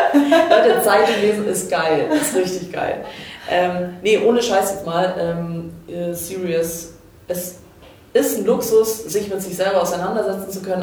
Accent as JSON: {"language": "German", "country": "Croatia", "said": "Ich bin Kroatin."}